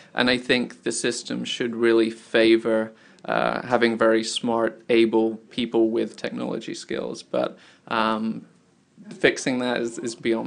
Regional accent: Scotland, United Kingdom; also born or lived in San Francisco; now in New York, United States; So originally, I'm from Scotland, And then I lived in San Francisco because I thought, well, the tech scene's there. And then I came to New York

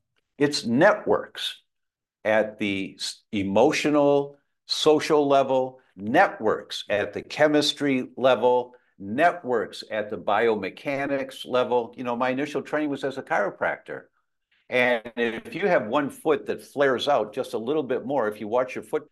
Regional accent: Chicago, Illinois, United States; I'm from Chicago, I know Frank Thomas.

